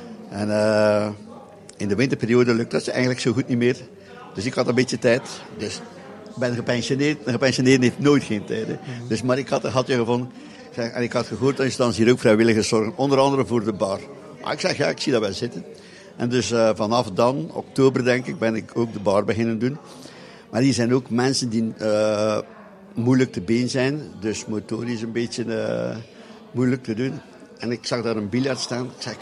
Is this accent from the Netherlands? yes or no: no; Overschelde, Flanders, Belgium; Maar aangezien is dat ik van Overschelde ben, richting het kasteel van Laarne